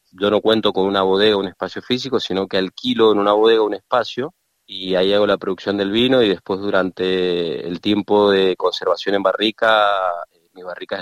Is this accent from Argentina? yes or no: yes; Vista Flores, Mendoza, Argentina; moved away as an adult; now in Australia; me crié en Mendoza, en un pueblito que se llama Vista Flores. Y bueno, y ahí estudié y trabajé. Me vine en el 2017 acá a Australia